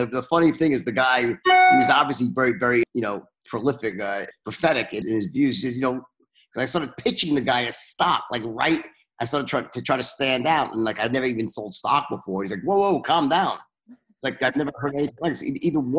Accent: Bayside, New York, United States; So I'm from Bayside, Queens. Son of two accountants, middle class family, lower middle class, probably, I guess you could say.

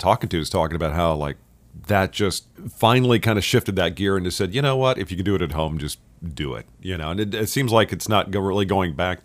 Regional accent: Texas, United States; now in Los Angeles, United States; Yeah, I'm originally from Texas, so I'm still kind of, even though I've been here on and off for 20 years, I still am learning my way around.

